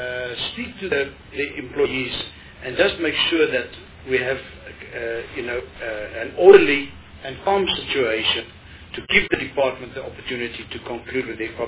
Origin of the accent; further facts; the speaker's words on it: Western Cape, South Africa; I come from the Western Cape